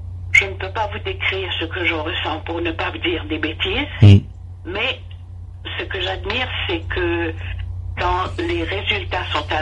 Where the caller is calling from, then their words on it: Perth, Western Australia, Australia; Ah ben, il fait un beau soleil à Perth chez moi en Australie.